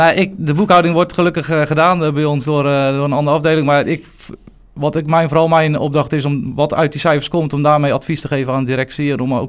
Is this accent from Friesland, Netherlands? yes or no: no; Krimpen aan den IJssel, South Holland, Netherlands; Ik ben 30 jaar geleden geboren hier in Krimpen aan de IJssel. Dus dat, geboren en getogen Krimpenaar. Heel mijn leven ook in Krimpen gewoond.